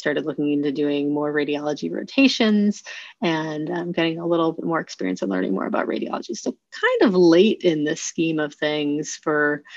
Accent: Winter Park, Florida, United States; So I grew up in Florida, just outside of Orlando in a small town called Winter Park.

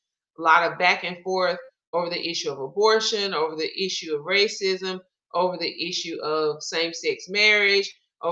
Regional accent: United States; I don't hate God. I'm an American. I love God.

